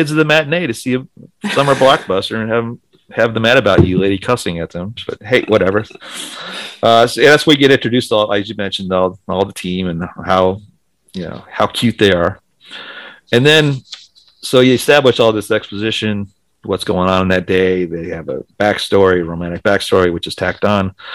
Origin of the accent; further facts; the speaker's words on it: Midwest, United States; I grew up in the Midwest. I grew up in the Midwest